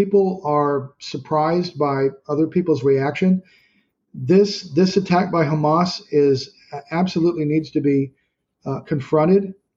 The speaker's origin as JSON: {"language": "English", "country": "United States", "said": "At this point, as an American, I'm America first."}